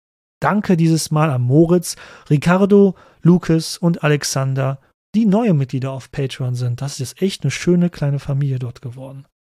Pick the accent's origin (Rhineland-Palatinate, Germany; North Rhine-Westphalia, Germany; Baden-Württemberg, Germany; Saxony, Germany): North Rhine-Westphalia, Germany; Cologne; mir als Kölner sehr vertraut sind